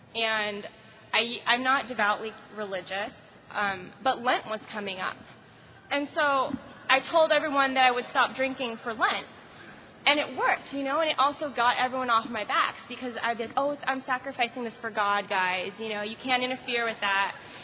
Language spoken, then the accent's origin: English; Las Vegas, Nevada, United States; So I'm originally from Las Vegas, and when I meet people in the program, they're like, oh, okay, I understand why you're an alcoholic, because you're from Vegas.